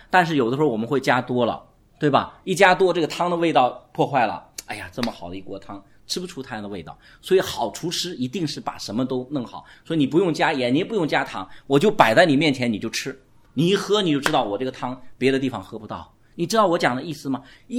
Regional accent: Guangdong, China; 我们广东人喜欢煲汤嘛，对吧？

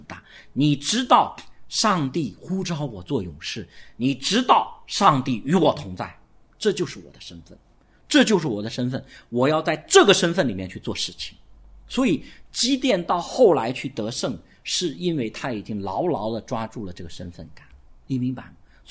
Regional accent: China; 我们中国人经过这几十年的改革开放，我们中国真的是比四十年前富裕太多了

